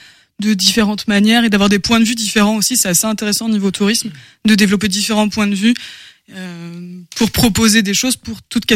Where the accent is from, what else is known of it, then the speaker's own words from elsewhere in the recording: Chalonnes-sur-Loire, Pays de la Loire, France; moi, je suis plutôt native de l'autre côté de la Loire, du coup, plutôt côté Chalonne, Saint-Georges.